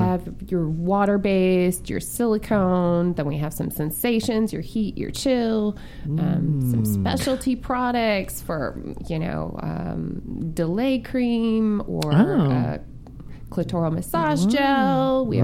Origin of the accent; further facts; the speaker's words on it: Minnesota, United States; and I'm from Minnesota, so I'm always telling people you're going to want to find the nearest snowbank.